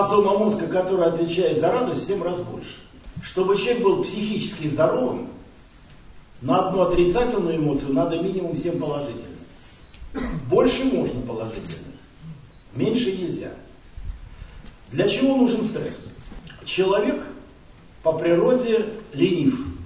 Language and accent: Russian; Vitebsk Region, Belarus; also born or lived in Moscow; Летом в 5 лет меня возят дедушки с бабушкой на лето, город-городок Витебской области. И я уже оттуда не уезжаю, потому что я не хочу уезжать в город. Там дом, речка, территория, леса, друзья, улица. И 1 по 10 класс я живу в Витебской области, в городе-городок